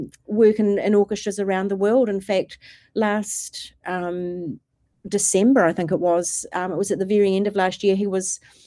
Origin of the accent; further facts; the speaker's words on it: Christchurch, Canterbury, New Zealand; also born or lived in New York City, United States; Well, I grew up in Christchurch. I then spent a good number of years, about 14 years, living in New York City.